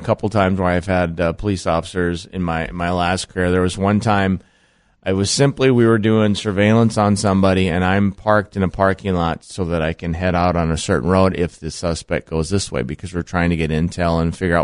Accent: Midwest, United States; growing up in the Midwest, where we deal with ice and snow and things like

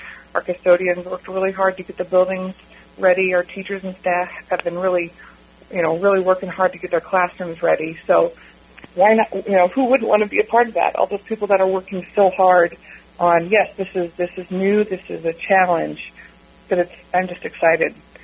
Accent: Kalona, Iowa, United States; I grew up in Kelowna. I was born in Iowa City, and I went to Mid Prairie K through 12. I went to Kelowna Elementary. It was then Kelowna Elementary, now Mid Prairie East. I graduated in 1998.

